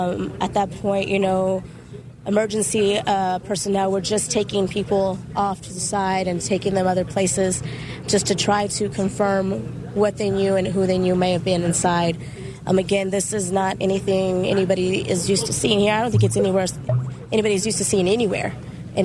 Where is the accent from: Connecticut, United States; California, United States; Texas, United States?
Texas, United States; I grew up around here in Wilson County, and this is again, this is not something you see every day here